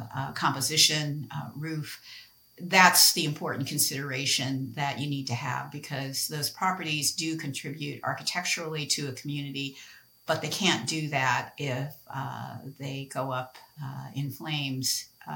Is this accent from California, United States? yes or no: yes; Lodi, California, United States; Oftentimes communities as my hometown of Lodi that I live in now, were established because of major movements, major historical movements, the rail lines, the railroad coming into California, established our community.